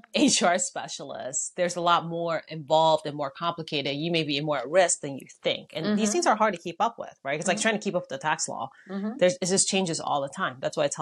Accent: Richmond, Virginia, United States; Or even, you know, I'm from Richmond. So, like, even 100 miles away, it's completely a different pay structure.

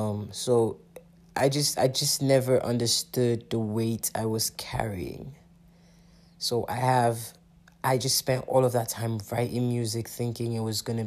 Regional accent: Nigeria; I'm a Nigerian, first of all, so... but I haven't always felt, you know, like I make music for Nigerians.

